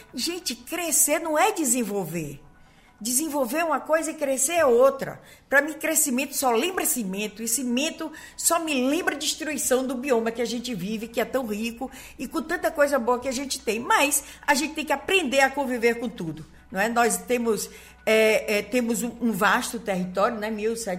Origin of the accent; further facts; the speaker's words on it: Olivença, Bahia, Brazil; born there; also born or lived in Acuípe; eu nasci em Olivença, fui morar no Acuípe